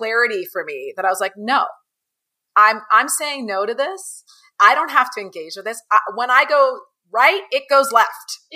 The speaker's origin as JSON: {"language": "English", "region": "California", "country": "United States", "said": "My brother, my whole family is, I'm from California. So we live in California."}